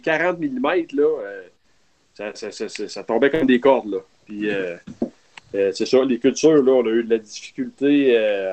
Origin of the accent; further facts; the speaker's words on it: Quebec, Canada; ça m'a ramené dans ma région natale, parce que je suis d'ici en Abitibi-Témiscamingue, de Mécamique.